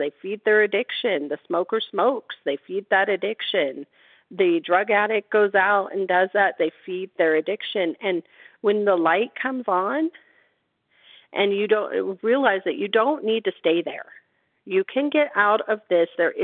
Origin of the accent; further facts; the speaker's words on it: Nevada, United States; I'm from Nevada.